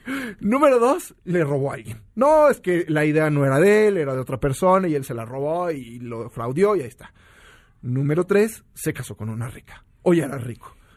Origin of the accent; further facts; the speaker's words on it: Río Verde, Mexico; la culpa es de que yo crecí en Río Verde.